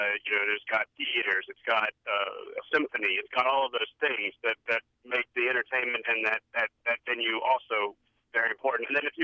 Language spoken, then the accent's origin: English; Texas, United States; also born or lived in Maryland; My family, we moved, at some point we moved from Maryland to Texas. So I grew up in Texas, but my family is actually from Baltimore.